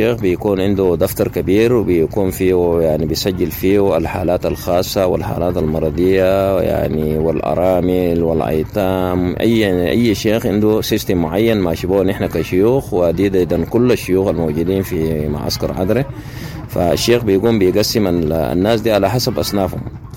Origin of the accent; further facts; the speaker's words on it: Mornei, Central Darfur, Sudan; now in Chad; من السودان من مورني وحده مورني الاداريه والان في قطاع الشمال في المعسكر في قطاع الشمال ام جرس شيخ نحن كلاجئين من السودان في معسكر عدربكات في معسكر الانتظار